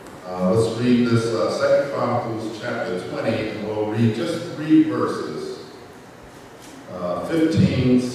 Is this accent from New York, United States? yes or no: yes; Brooklyn, New York, United States; she's mentioned that I'm from Brooklyn, and it's an old street thing, and I'm going to bring it up.